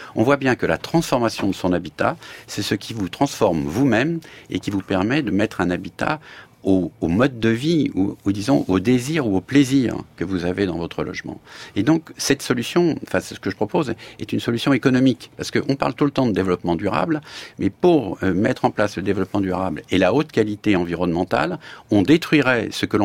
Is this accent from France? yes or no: yes; Paris, Île-de-France, France; alors que je suis parisien